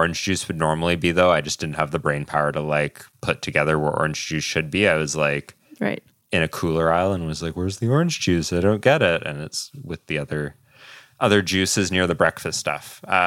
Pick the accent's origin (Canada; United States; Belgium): Canada; I'm totally not biased at all being Canadian.